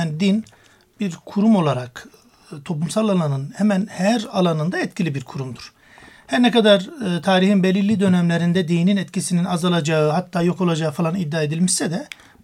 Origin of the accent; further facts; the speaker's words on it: Çorum, Turkey; Çorumluyum.